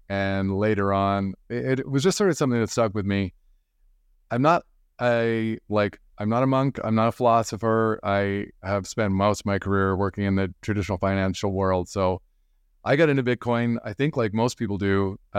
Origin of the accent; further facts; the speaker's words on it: Canada; Yeah, later on. I'm Canadian.